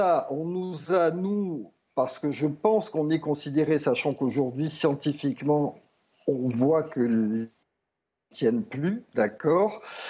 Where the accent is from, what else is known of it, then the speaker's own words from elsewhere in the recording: France; c'est mon pays, j'y ai travaillé pendant 25 ans, je suis français